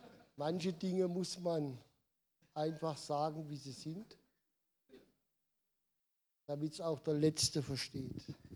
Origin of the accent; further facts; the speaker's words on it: Israel; German is a second language; now in Germany; weil ich möchte von Gründonnerstag bis Ostermontag in meiner Heimat, möchte nach Israel, ins Heilige Land.